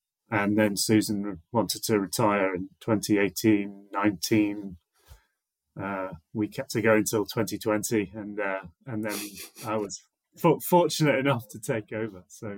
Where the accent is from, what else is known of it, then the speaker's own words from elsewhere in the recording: South West England, United Kingdom; I grew up in the Cotswold Hills area of England. So, you know, lots of rolling farmland, lots of rights of ways and places to go.